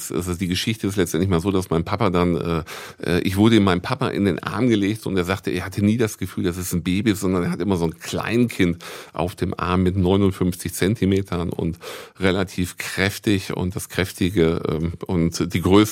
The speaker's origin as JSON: {"language": "German", "town": "Dortmund", "region": "North Rhine-Westphalia", "country": "Germany", "tie": "born or raised there", "said": "den Dortmund-Slang als auch das Hochgestochene habe ich drauf halt, ja. Und ja, Kind des Ruhrgebiets ist letztendlich wirklich so, in Dortmund geboren und in Bochum studiert"}